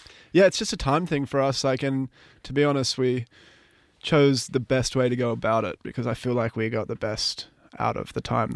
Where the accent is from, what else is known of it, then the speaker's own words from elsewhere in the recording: Sydney, New South Wales, Australia; Because we were obviously not from around here, and we didn't really know. Well, I was, but we weren't doing music around Sydney.